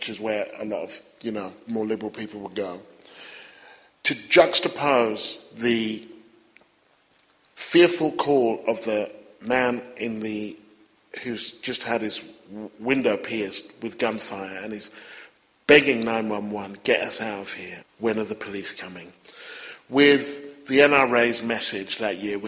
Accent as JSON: {"language": "English", "country": "United Kingdom", "said": "I would invoke my Britishness and I would say that I'm from Britain"}